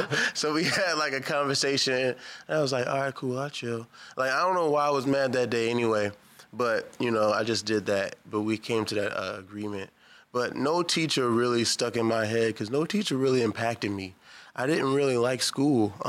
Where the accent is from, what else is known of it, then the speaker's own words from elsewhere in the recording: Baltimore, Maryland, United States; I'm from here. Born and raised Baltimore, Maryland. All my life.